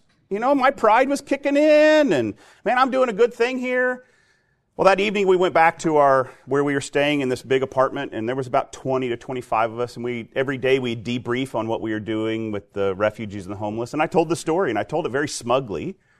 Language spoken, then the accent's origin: English; United States; Don't you know I'm an American with lots of pride and lots of sophistication